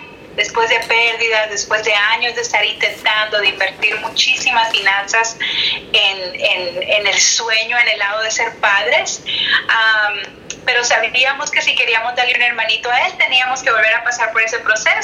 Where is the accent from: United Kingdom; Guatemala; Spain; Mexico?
Mexico; Sí, soy mexicana.